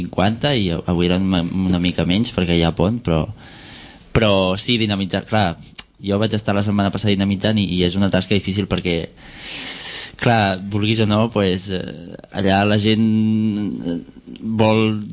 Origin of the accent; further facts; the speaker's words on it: Alicante, Valencian Community, Spain; now in Barcelona, Spain; jo fa poc temps que visc al barri. Jo sóc d'Alacant, no sóc de Barcelona, i vaig viure a Gràcia 4 anys.